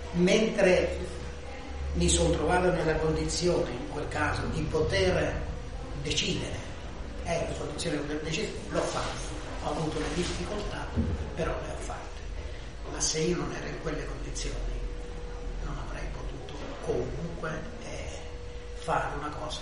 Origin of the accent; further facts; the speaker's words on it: Rome, Lazio, Italy; io da romano, finito a Milano, mi sono trovato benissimo con le persone